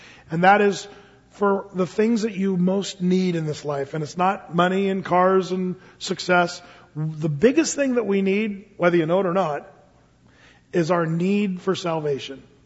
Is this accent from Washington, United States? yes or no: no; Oregon, United States; now in Portland, United States; Portland's a little different for me. You gotta forgive me because I come from Southern Oregon.